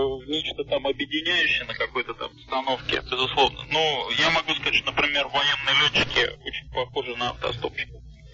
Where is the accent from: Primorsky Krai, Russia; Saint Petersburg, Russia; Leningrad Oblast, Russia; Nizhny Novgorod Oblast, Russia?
Saint Petersburg, Russia; born there; Я родился в Ленинграде, занялся уже в Санкт-Петербурге